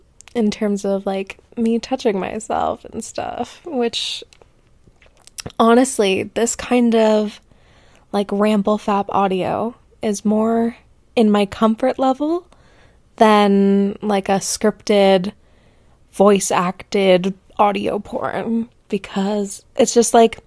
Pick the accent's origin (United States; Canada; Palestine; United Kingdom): Canada; Ontario; I am from Ontario, Canada